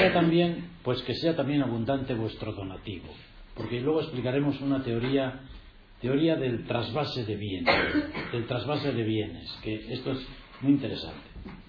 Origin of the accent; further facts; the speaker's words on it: Villava, Navarre, Spain; estoy bautizado en la iglesia de mi pueblo, en Villava, yo estoy bautizado ahí, soy cristiano, voy a misa, rezo, acepto la autoridad del Papa